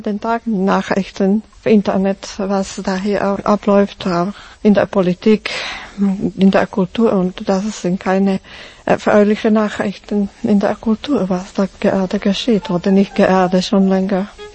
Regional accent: Slovakia; moved away as an adult; now in Switzerland; Ich komme aus der Slowakei und ja, das kann ich nicht leugnen, will nicht leugnen, dass ich bin hier aufgewachsen. Meine jungen Jahre habe ich hier verbracht. Also ich ging erst in meinem Mittelalter in die Schweiz.

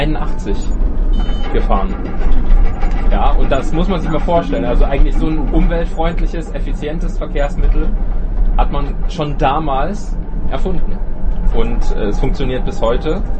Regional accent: Dresden, Saxony, Germany; moved away as an adult; now in Czechia; vor allem von Berlin, von Dresden, wo ich herkomme

